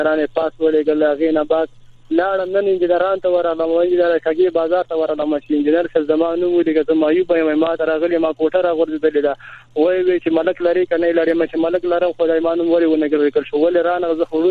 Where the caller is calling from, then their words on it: Nangarhar, Afghanistan; بننګرهار ولایت خورجان ول ساري نه خورې وړي کې درته نیو دي